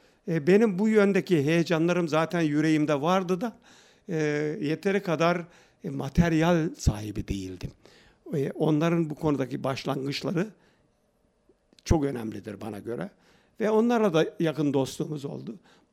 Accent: Gölhisar, Burdur, Turkey; Şimdi ben Gölhisarlıyım. Burdur Gölhisar ilçesinde doğdum. Ve hemen hemen bütün tahsil hayatım ilkokul hariç Denizli, Burdur, Bursa, İstanbul gibi illerde devam

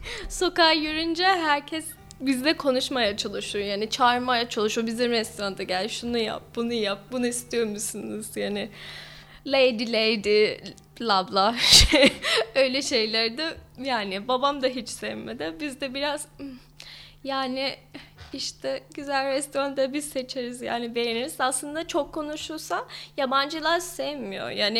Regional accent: Liverpool, North West England, United Kingdom; Turkish is a second language; moved away as an adult; also born or lived in Leeds / Germany; now in Turkey; Ben İngiltere'liyim, Liverpool'da. Liverpool'da doğdum, Liverpool'da büyüdüm. Sonra üniversiteye geçtim, orada dil okudum. Ve Leeds'de okudum, yani aynı şehirde değil. Sonra Almanya'ya gittim

